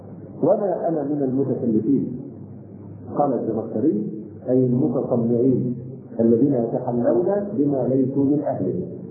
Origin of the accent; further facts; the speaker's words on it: Egypt; عندنا في مصر تقالدنا للاسف الشديد